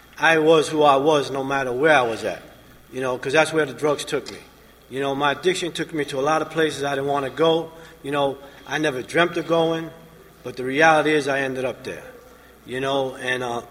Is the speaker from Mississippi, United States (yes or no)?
no; Florida, United States; And I am from South Florida